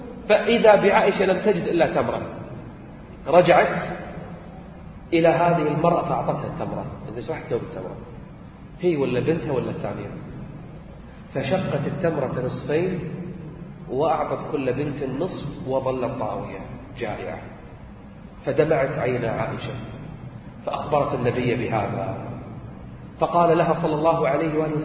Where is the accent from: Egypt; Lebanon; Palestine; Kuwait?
Kuwait; أنا ما سمعت عندنا في الكويت، في الكويت في 3 أجزاء كل 10 أيام ختمة موجود في الكويت